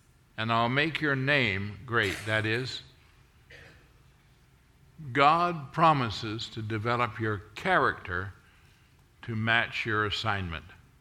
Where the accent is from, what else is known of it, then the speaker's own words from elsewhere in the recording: Western Canada, Canada; now in United States; He said that to me, and I left where I grew up in Western Canada to go to California.